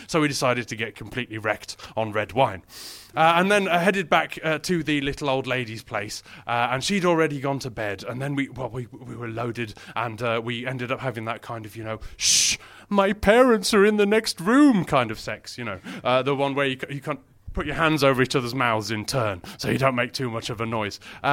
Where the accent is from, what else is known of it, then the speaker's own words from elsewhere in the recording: Wolverhampton, West Midlands, United Kingdom; I'm from Wolverhampton.